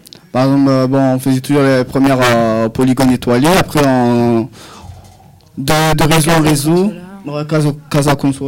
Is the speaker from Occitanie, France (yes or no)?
no; Marseille, Provence-Alpes-Côte d'Azur, France; on est Marseillais, on est l'âme, l'âme ne pourra pas la changer.